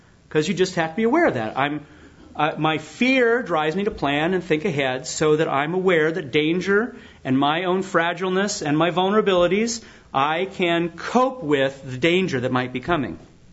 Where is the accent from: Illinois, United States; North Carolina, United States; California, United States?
California, United States; now in Michigan, United States; Growing up in Southern California, earthquake country, there were certain things you did knowing an earthquake might occur.